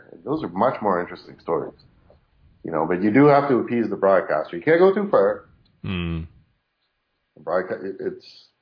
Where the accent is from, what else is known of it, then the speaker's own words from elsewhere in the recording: Canada; I'm from Canada, so socialism and all this stuff